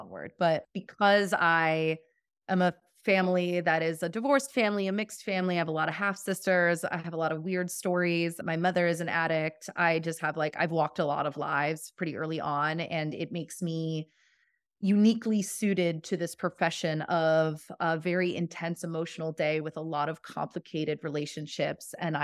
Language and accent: English; Florida, United States; I love the water. I grew up in Florida. We don't live near an ocean